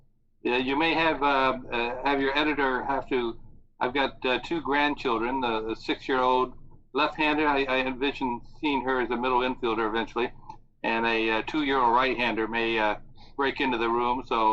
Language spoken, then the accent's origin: English; Phoenix, Arizona, United States; now in New Zealand; Born and raised in the Phoenix, Arizona market. Went to high school there, played junior college there